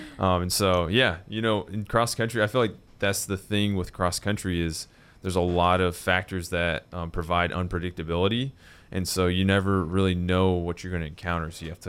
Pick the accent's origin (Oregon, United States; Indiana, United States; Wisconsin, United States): Indiana, United States; I actually came from the Midwest. I grew up in Indiana